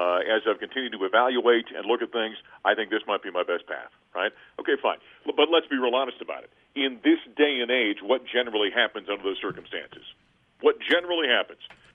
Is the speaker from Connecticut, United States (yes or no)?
no; North Dakota, United States; But growing up in North Dakota with the North Dakota State Bison up there, it bothered me the entire game that I was watching.